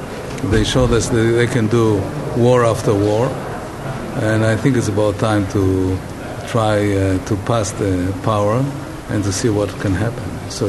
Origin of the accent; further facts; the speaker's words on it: Haifa, Haifa District, Israel; because I'm from Haifa